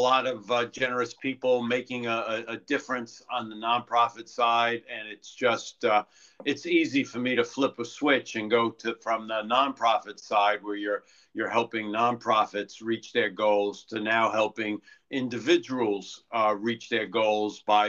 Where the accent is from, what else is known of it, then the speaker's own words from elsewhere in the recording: New York, United States; now in Bergen County, United States; So, I mean, I grew up in New York and just recently moved into Bergen County. Taxes are still high.